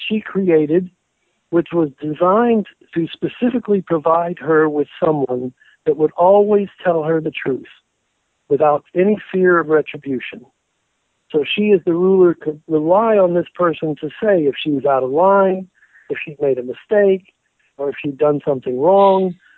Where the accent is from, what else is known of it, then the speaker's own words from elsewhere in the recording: San Antonio, Texas, United States; I grew up in I grew up in San Antonio, Texas, and grew up in a very Jewish heritage